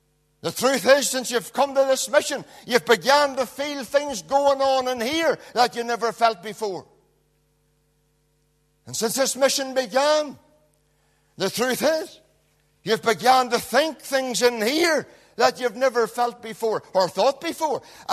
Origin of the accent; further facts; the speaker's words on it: Aughnacloy, Northern Ireland, United Kingdom; there lies a young soldier from my hometown of Auchnacloy who died just at the age of 21.